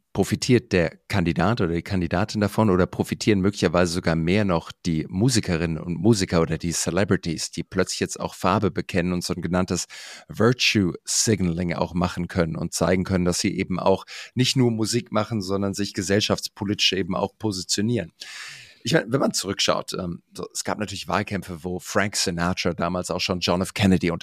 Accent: Heidelberg, Baden-Württemberg, Germany; Ich bin in Heidelberg groß geworden

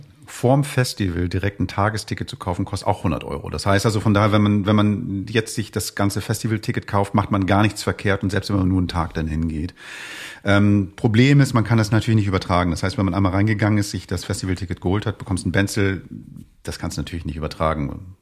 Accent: Hamburg, Germany; Also für mich als Hamburger ist es irgendwie fantastisch.

